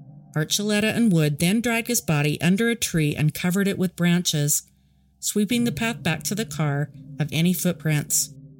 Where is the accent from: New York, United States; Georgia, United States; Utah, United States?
Utah, United States; Today, we will return to my home state of Utah.